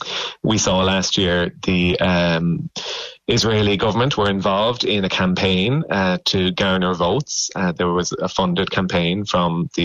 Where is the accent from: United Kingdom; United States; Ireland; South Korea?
Ireland; So it is a very strange year as an Irish fan.